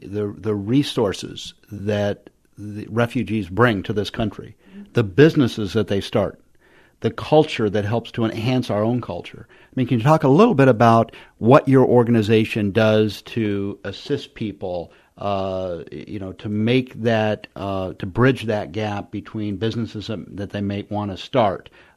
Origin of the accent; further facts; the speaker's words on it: California, United States; now in Michigan, United States; I mean, I'm originally from California. I came to Michigan.